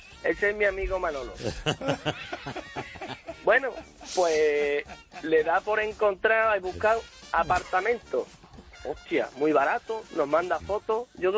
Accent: Spain; se nos olvidó todo como buenos españoles

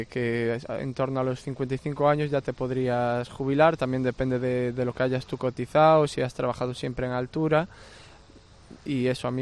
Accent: Meira, Galicia, Spain; esta es mi parroquia, yo soy de Meira y aquí, bueno, surgieron varios episodios en la vida de mi familia.

